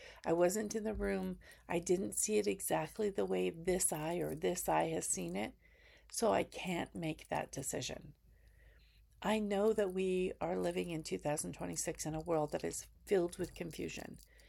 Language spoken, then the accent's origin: English; Canada; We, as in the United States, and I'm Canadian